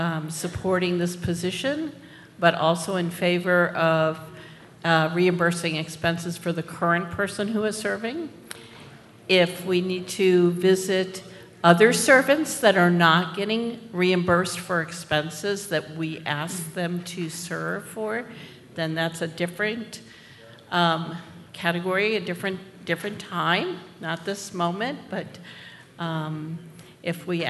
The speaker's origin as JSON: {"language": "English", "town": "Santa Rosa", "region": "California", "country": "United States", "said": "I'm from Santa Rosa, California."}